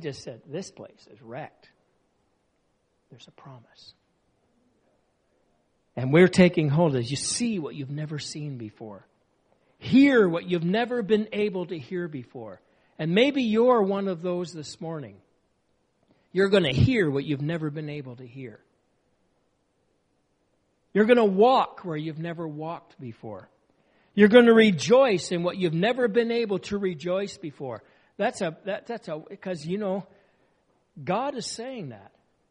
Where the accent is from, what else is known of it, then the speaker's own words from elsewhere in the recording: Canada; unfortunately, sometimes we're Canadian.